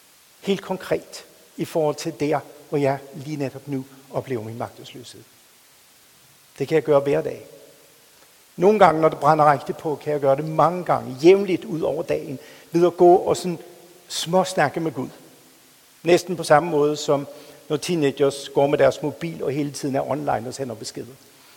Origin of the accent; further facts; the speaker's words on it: Bornholm, Capital Region of Denmark, Denmark; jeg kommer fra Bornholm. Mens vi boede på Bornholm, så boede vi ikke langt fra stenbrud.